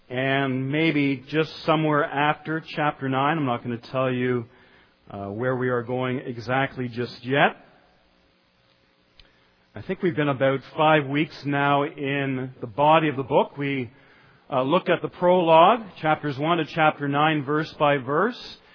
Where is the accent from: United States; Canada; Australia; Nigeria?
Canada; I'm probably about as patriotic a Canadian as you can find out there.